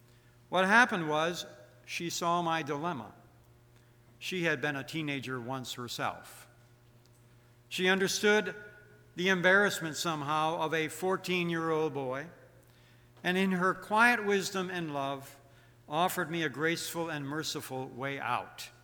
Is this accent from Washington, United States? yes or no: no; New York, United States; 2 years before my home state of New York allowed teenagers to drive.